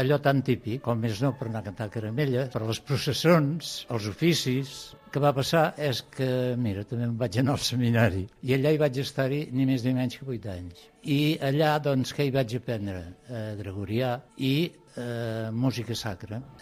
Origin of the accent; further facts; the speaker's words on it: Taradell, Catalonia, Spain; soc de Taradell i tinc 74 anys.